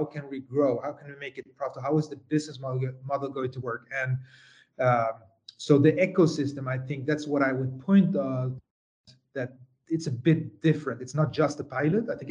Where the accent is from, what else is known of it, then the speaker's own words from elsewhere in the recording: Sweden; moved away as an adult; So I mean, my home country is Sweden. So I just came, you know, relocated a month ago from Sweden